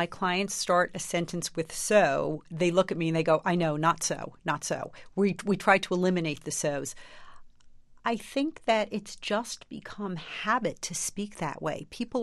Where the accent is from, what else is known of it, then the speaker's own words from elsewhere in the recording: New Jersey, United States; I grew up in New Jersey. I had very nasal vowels. My R's were not very strong.